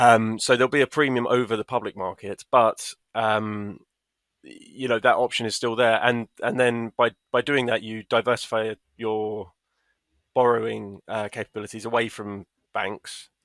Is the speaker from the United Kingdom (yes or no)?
yes; East of England, United Kingdom; I am from Essex and not from Germany